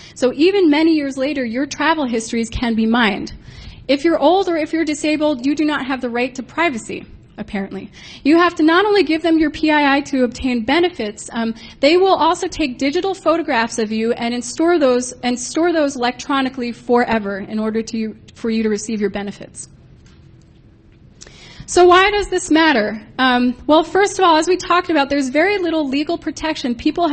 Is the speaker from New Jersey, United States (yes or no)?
yes; New Jersey, United States; I grew up in New Jersey, and so I used to take Amtrak a lot from Boston to New York or from Boston to New Jersey